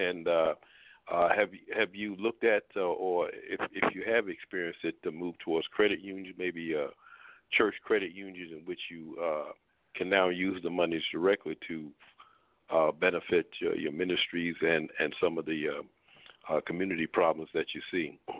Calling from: Baltimore, Maryland, United States; I'm calling from Baltimore, Maryland.

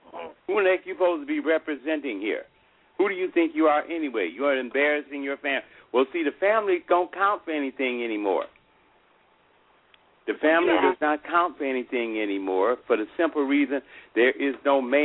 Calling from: Rockford, Illinois, United States; I'm calling you from Rockford.

